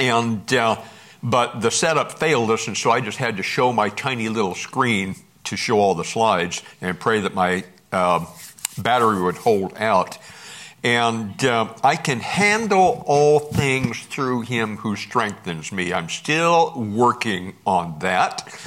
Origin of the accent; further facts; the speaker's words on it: Alaska, United States; I'm from Alaska. It took a while getting used to days not changing to be very long or very short.